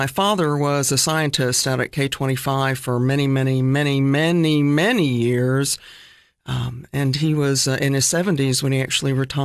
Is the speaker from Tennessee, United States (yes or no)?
yes; Oak Ridge, Tennessee, United States; No, I grew up in Oak Ridge.